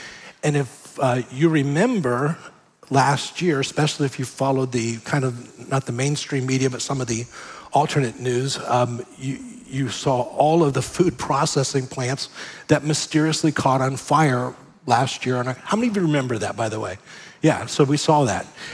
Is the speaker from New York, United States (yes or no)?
no; Miami, Florida, United States; growing up, I grew up here in Florida, in Miami, I had never seen a tsunami.